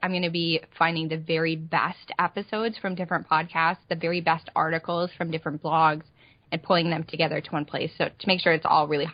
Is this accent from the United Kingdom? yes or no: no; Michigan, United States; And I'm from Michigan, so I don't have a Southern accent at all.